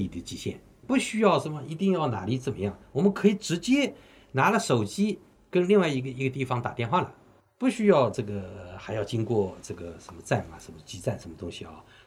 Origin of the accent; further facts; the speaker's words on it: China; 我们中国人并不笨